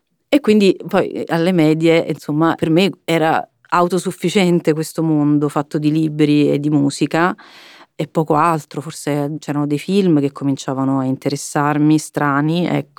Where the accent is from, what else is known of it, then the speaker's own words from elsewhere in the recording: Campania, Italy; io sono cresciuta nel Vesuviano. Le elementari ero a Torre del Greco, invece medie e liceo le ho fatte in questo paesino che si chiama San Sebastiano al Vesuvio, che è proprio sul Vesuvio.